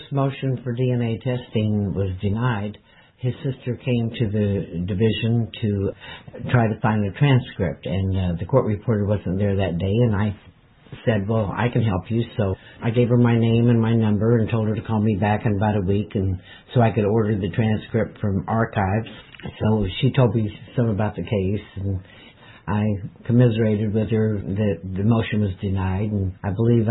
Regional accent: Kansas City, Missouri, United States; also born or lived in Springfield, Missouri; Well, I'm basically from Springfield, Missouri, but I moved up here when I was young and chose not to live in that town. So actually, Kansas City is my hometown.

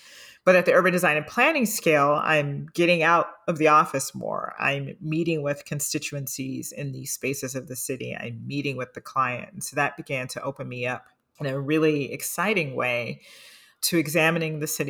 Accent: Chicago, Illinois, United States; And Chicago happens to be my hometown.

